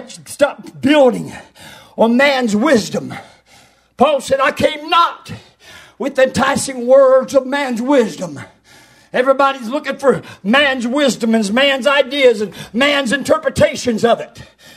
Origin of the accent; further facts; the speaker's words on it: North Carolina, United States; Well, I'm from North Carolina, so I'm a little bit different.